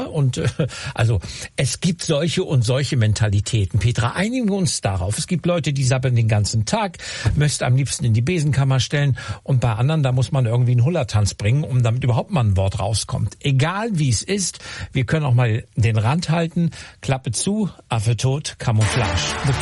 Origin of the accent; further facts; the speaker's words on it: Lübeck, Schleswig-Holstein, Germany; born there; ich als gebürtiges Marzipanschwein, also gebürtiger Lübecker und auch im Norden in Schleswig-Holstein oft Urlaub gemacht.